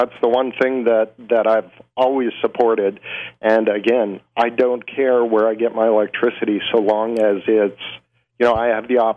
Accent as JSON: {"language": "English", "region": "Arizona", "country": "United States", "lives_now": "Michigan, United States", "said": "I came from Arizona before I moved to Michigan."}